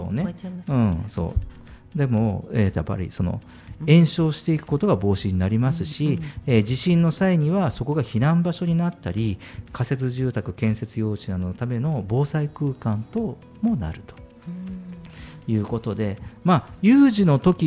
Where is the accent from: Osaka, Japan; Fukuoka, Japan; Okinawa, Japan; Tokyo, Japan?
Fukuoka, Japan; Itoshima; 僕の田舎は九州の糸島市っていうところでちょっと、うん、まあ、そういうなんですかどちらかというと農村地区だったんですけど